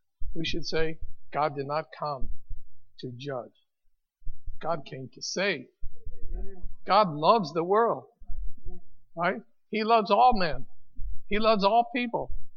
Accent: Chicago, Illinois, United States; I'm from Chicago. … I'm from Chicago.

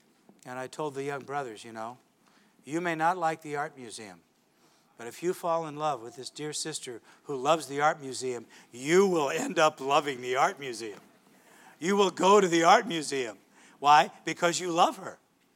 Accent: St. Louis, Missouri, United States; I grew up in St. Louis, Missouri, and St. Louis is a big baseball town.

